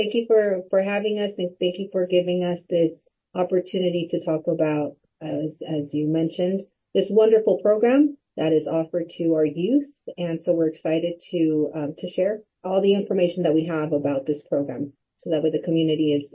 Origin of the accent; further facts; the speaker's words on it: California, United States; I born and raised in Imperial County.